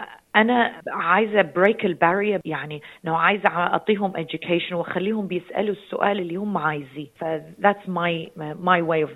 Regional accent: Iraq

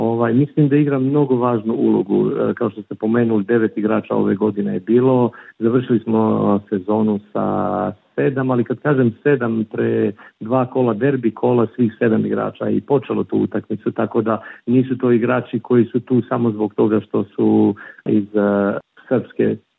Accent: Montenegro; moved away as an adult; now in Australia; Da, dolazim iz Crne Gore

